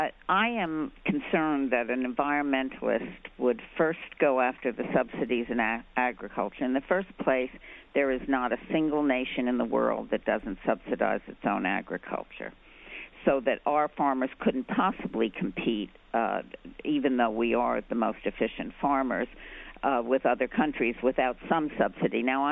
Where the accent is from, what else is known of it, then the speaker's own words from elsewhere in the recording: New York, United States; And I'm from Brooklyn. I mean, I'm not. I don't live on the land